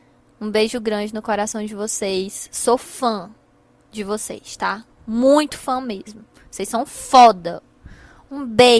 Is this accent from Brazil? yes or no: yes; Ceará, Brazil; eu sou daqui do Ceará. E eu tenho 24 anos.